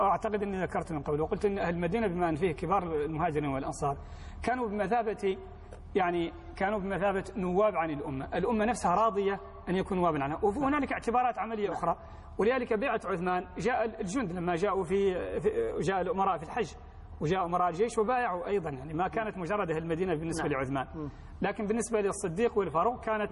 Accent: Mauritania; وأنا ولدت في موريتانيا فأنا موريتاني.

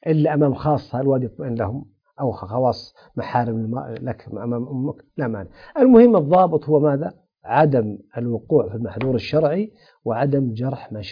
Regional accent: Saudi Arabia; يعني الأقاليم عندنا في الشمال لهم أقاليم لهم عادات، في الجنوب لهم عادات، في الشرق لهم عادات، في الحجاز عادات، في بلد خارج المملكة لهم عادات

